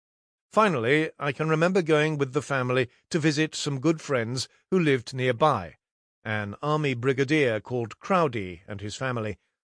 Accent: Maidstone, South East England, United Kingdom; born there; also born or lived in Southern Rhodesia; I was born in Maidstone on the 27th of January 1945, when my parents were living in Kent. My brother John was also born in Maidstone.

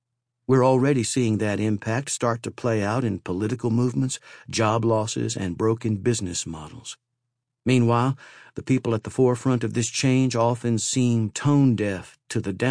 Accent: West Virginia, United States; practices start with some of the fundamental values and lessons that I learned from my family while growing up in West Virginia.

